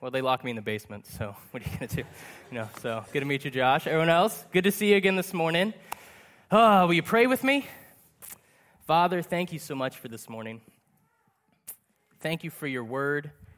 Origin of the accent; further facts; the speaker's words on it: Columbus, Ohio, United States; But I grew up in Columbus, grew up in a football house.